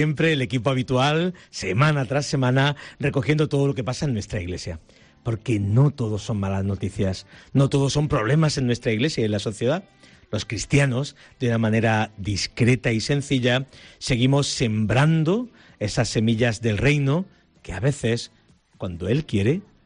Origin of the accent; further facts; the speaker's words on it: Adra, Andalusia, Spain; Y nos vamos a mi pueblo, a Adra.